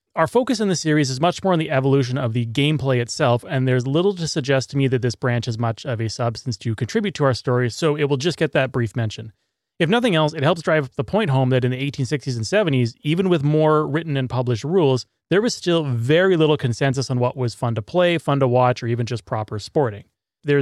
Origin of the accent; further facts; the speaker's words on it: Edmonton, Alberta, Canada; Also, another piece of trivia, as a Canadian Edmonton boy who goes, ooh, Edmonton, England has been mentioned